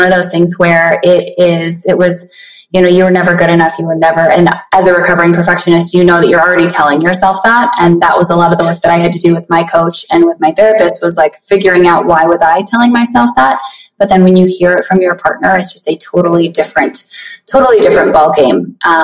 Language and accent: English; Montana, United States; now in Las Vegas, United States; I grew up in Montana, born and raised up there.